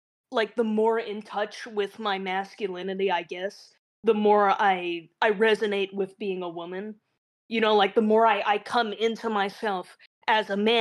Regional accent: Brooklyn, New York, United States; born there; Okay, so I was born in Brooklyn, so I was like exposed to all kinds of freaky shit.

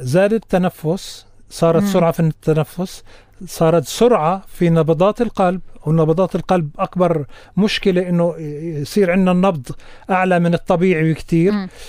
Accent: Hebron, West Bank, Palestine; إحنا عندنا بالخليل

